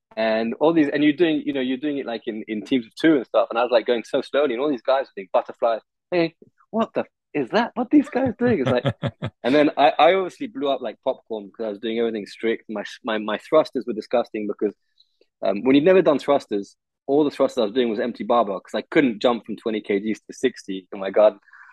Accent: England, United Kingdom; now in France; I said, yeah, I'm English, but I live in France.

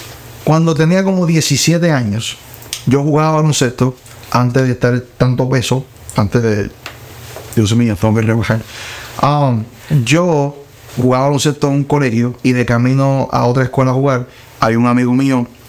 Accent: San Juan, Puerto Rico; ¿Dónde crecí? San Juan, Puerto Rico. Llevo ahí toda mi vida. No sé mucho que contarle mi historia de juventud. Soy de San Juan, Puerto Rico. Me moví como 6 veces, fíjate, sí, de casa.

